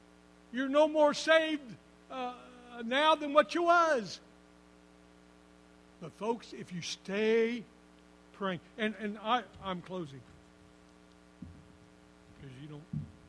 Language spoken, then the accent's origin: English; Chautauqua, United States; our song leader in the church I grew up in Chautauqua, he prayed, and he was an old man